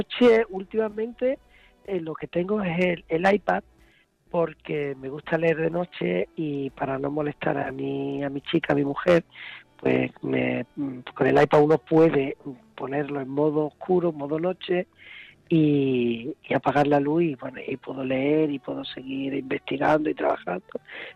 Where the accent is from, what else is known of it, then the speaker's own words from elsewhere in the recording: Lebrija, Andalusia, Spain; yo estoy deseando llegar aquí a mi pueblo, a Lebrija